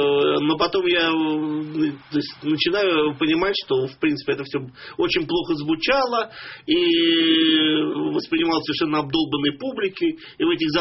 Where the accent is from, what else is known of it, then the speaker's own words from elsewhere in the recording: Moscow, Russia; Я москвич.